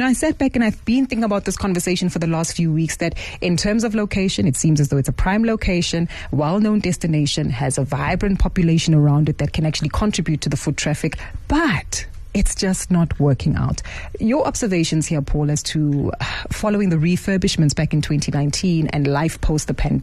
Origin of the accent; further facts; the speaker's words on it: South Africa; accent: Afrikaans; Yeah, I nearly slipped back into my Afrikaans accent there for a moment.